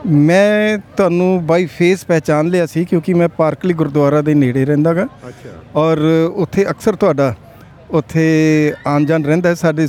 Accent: Firozpur, Punjab, India; ਐਸਾ ਜੀ ਕਿ ਮੇਰੀ ਉਮਰ 71 ਹੈ, ਔਰ ਮੈਂ ਫਿਰੋਜ਼ਪੁਰ ਪੰਜਾਬ ਤੋਂ ਹਾਂ।

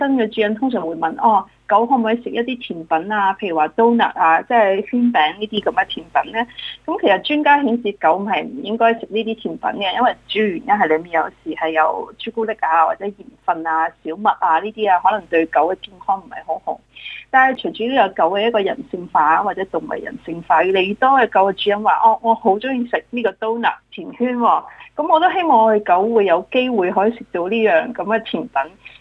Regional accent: Australia; 代表咗我哋澳洲人咧，其实喺家庭开支方面咧

